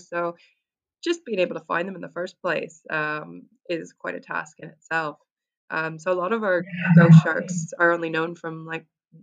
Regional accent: Canada; moved away as an adult; now in Wellington, New Zealand; I'm originally from Canada. I moved to New Zealand about 11 years ago to do my master's in marine conservation.

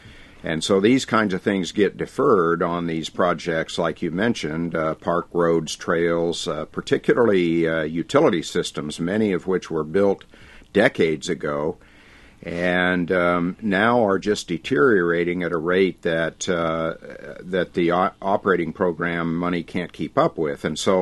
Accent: Mesa Verde, Colorado, United States; I grew up in Mesa Verde, as you mentioned, and I know that the water line that brings fresh water for all of the park visitors and so forth into the park comes out of the San Juan Mountains

